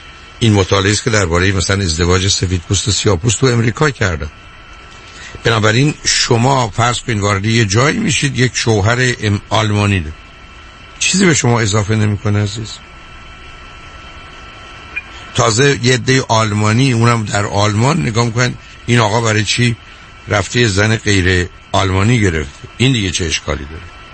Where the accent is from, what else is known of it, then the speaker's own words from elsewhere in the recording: Iran; ما دوتا ایرانی هستیم در اینجا